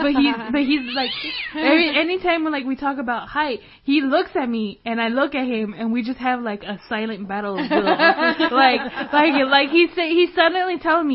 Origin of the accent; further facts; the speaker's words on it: United States; I'm American because I've been to Guatemala and I can now definitely say